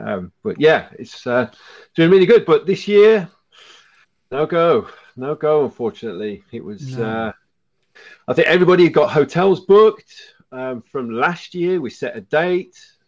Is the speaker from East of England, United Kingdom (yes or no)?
no; Rugby, West Midlands, United Kingdom; I'm 47, and I'm from Rugby.